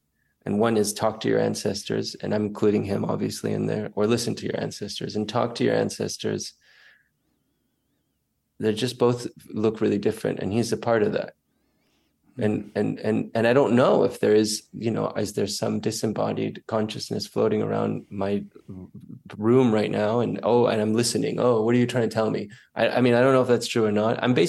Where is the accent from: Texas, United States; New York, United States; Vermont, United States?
Texas, United States; born there; I was born in Texas.